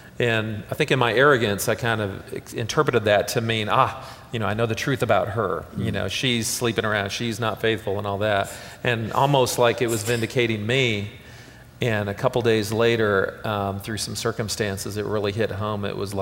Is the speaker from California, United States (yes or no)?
no; Seattle, Washington, United States; to my parents' house in Seattle. And which is where I grew up out in Washington State